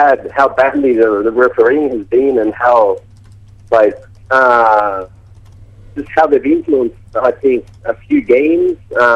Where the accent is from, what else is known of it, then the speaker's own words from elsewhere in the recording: Australia; moved away as an adult; now in Paraguay; I was born in Australia. a long time ago, and I lived there, well, still a moment, most of my life, and I've been in Paraguay for the past 13 years, and my father is from Uruguay.